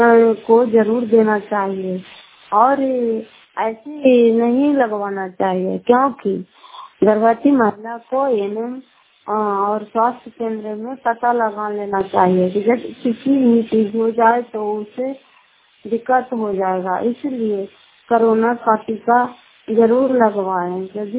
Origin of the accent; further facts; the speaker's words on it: Fatehpur, Bihar, India; घर फतेहपुर, पंचायत मकरा होता, प्रखंड कराय पसराय और जिला नालंदा की निवासी हूँ।